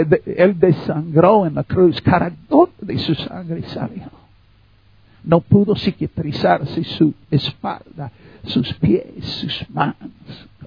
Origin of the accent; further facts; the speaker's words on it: United States; Spanish is a second language; now in Mexico; Ministrando en México. Yo soy un, lo que llaman gringo. Yo soy un norteamericano. Aprendí español cuando tenía la edad que no puedo perder el acento.